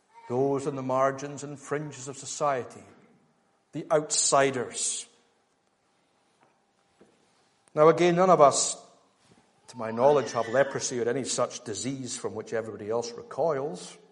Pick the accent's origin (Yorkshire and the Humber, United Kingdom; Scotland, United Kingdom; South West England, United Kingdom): Scotland, United Kingdom; especially as Scottish males